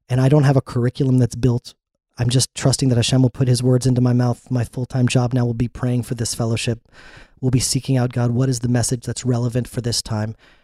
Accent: United States; I'm American because I was born there and grew up there as a little boy.

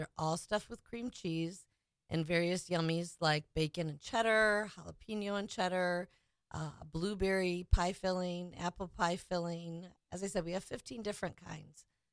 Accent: Indiana, United States; Like, well, I'm originally from Indiana.

